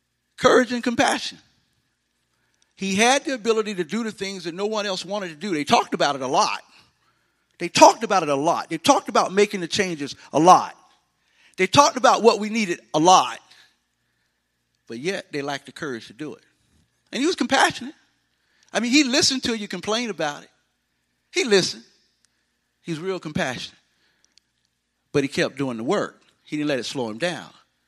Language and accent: English; Baldwin, Florida, United States; I grew up in Baldwin, so this is home. When I'm passing all the cows and all the farmland, I'm like, oh, yeah, I know what this is.